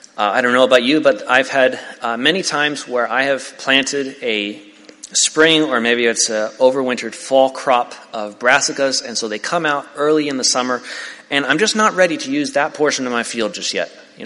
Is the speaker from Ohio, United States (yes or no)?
no; Tennessee, United States; at least in the south, I'm from Tennessee